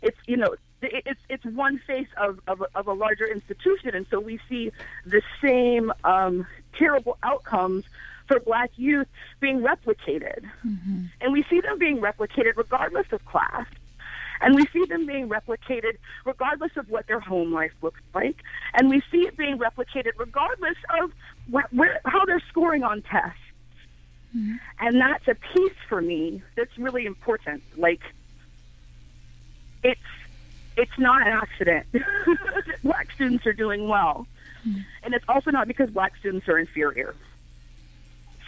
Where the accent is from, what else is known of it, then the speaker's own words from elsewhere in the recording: Virginia Beach, Virginia, United States; now in Portland, United States; I'm not from Portland. I've been here 10 years. I'm from the South. I'm from Virginia Beach, Virginia, heavily military, it's heavily military.